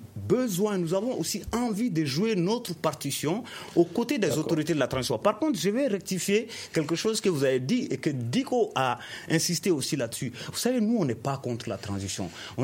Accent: Mali; Personne ne peut nous enlever notre nationalité malienne. Nous sommes aussi des Maliens. Nous n'allons pas accepter que d'autres se croient plus maliens que nous

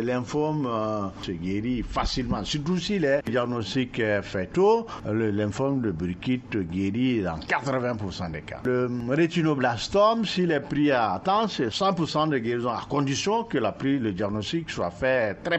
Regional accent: Mali; C'est le premier type de cancer chez nous au Mali et même en Afrique subsaharienne.

